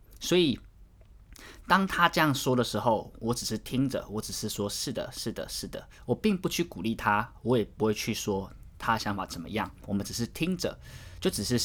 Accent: Taiwan; 他就知道我是台湾人

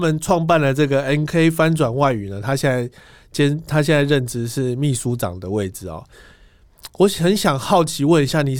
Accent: Taiwan; 因为我们都是在这边长大的嘛。

